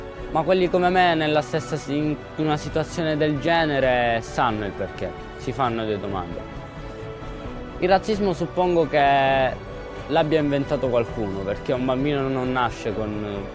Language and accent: Italian; Romania; Italian is a second language; now in Italy; Ma anche nel mio stesso paese c'era una forma di razzismo, perché essendo rumeno